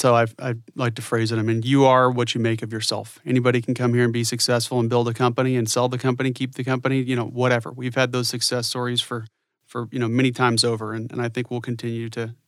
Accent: Tucson, Arizona, United States; My family's been in the state since the late 1870s. So I'm excited to see what we've done. I mean, I grew up in Tucson where, my grandfather wore a bolo tie and was a rancher.

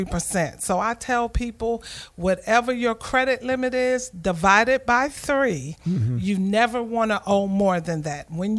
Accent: Baltimore, Maryland, United States; I remember going to college my freshman year, coming to Atlanta. I'm from Baltimore, by the way.

